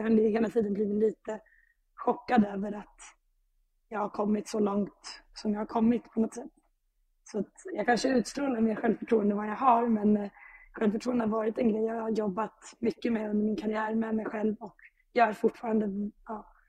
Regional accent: Stockholm, Stockholm County, Sweden; min moderklubb Enskede där jag växte upp.

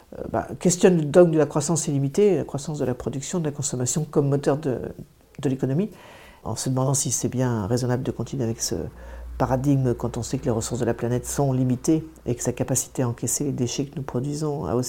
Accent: Nouvelle-Aquitaine, France; Alors, je choisis Mauléon parce que je suis originaire des Deux-Sèvres.

